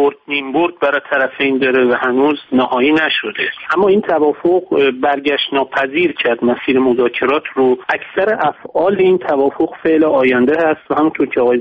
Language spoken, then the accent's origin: Persian; Iran; و من خب نمی‌توانم حسرت و تأسف خودم رو به عنوان یک ایرانی